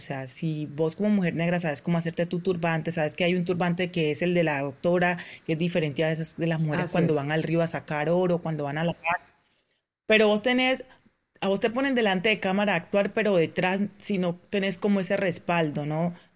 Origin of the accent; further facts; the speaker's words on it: Colombia; por ejemplo, en mi país, o sea, como en el Colombia normal